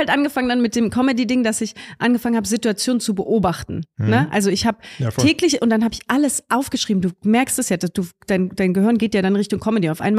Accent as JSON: {"language": "German", "town": "Dresden", "region": "Saxony", "country": "Germany", "tie": "born or raised there", "accent": "Saxon", "said": "weil ich bin ja Ossi. Also ja. Dresden, ich habe dann so ein bisschen mit sächsischem Dialekt gespielt"}